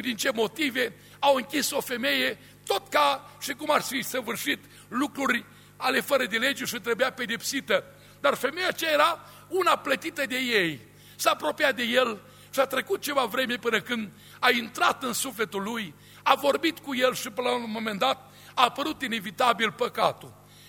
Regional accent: Romania; noi suntem din România

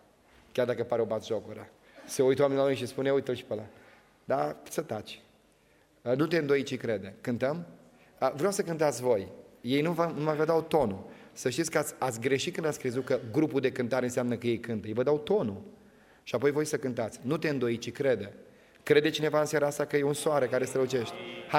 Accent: Romania; Îți mulțumesc, Doamne, că sunt român și sunt în România.

